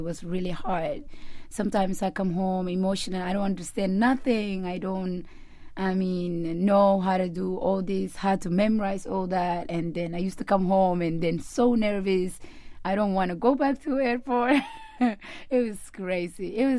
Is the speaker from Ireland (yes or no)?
no; Somalia; I am from Somalia.